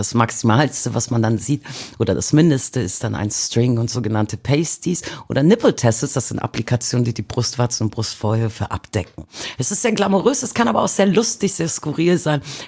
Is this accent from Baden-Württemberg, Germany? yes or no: no; Bremen, Germany; in meiner Heimatstadt Bremen